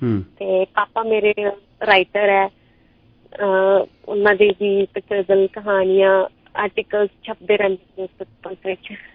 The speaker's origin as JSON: {"language": "Punjabi", "town": "Firozpur", "region": "Punjab", "country": "India", "said": "ਮੈਂ ਬੇਸਿਕਲੀ ਫਿਰੋਜ਼ਪੁਰ ਦੀ ਆ, ਤੇ ਜੋਬ ਬਠਿੰਡਾ ਕਰਦੀ ਆ ਸਰਕਾਰੀ ਅਧਿਆਪਿਕਾ।"}